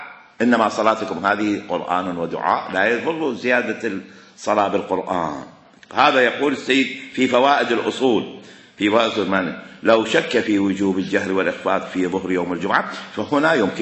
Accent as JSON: {"language": "Arabic", "country": "Iraq", "lives_now": "Egypt", "said": "انا في مصر، انا عراقي في مصر"}